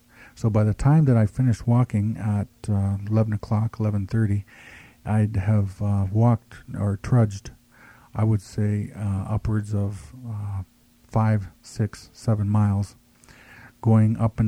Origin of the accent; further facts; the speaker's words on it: Ontario, Canada; Nuya is a tradition that I grew up with on the Six Nations Reserve.